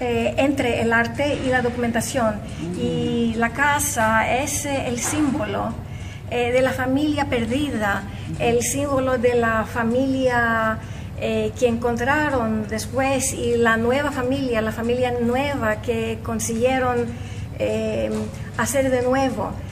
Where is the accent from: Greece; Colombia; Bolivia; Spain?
Greece; Porque soy griega, sobre todo